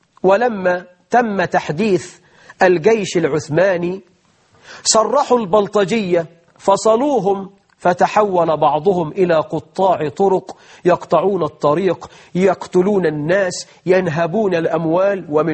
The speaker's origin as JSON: {"language": "Arabic", "country": "Egypt", "said": "بل عندنا في مصر ولا فخر نساء بلطجيات، واحدة ست شايلة سنجة."}